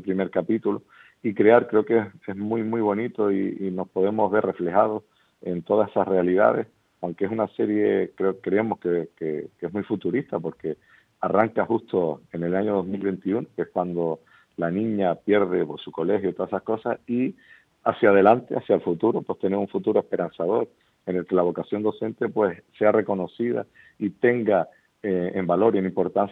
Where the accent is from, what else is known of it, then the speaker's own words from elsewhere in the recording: Los Llanos de Aridane, Canary Islands, Spain; born there; yo nací en los Llanos de Aridane